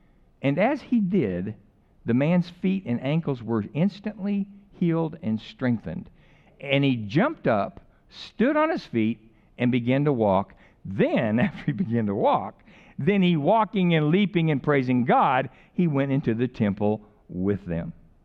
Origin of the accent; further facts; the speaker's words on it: Albuquerque, New Mexico, United States; Well, I'm from Albuquerque.